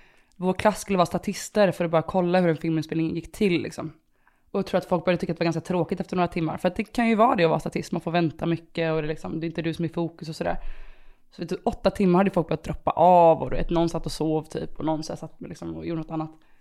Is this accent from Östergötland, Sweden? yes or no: no; Kungsbacka, Halland County, Sweden; vi växte upp i Kungsbacka, 3 mil utanför Göteborg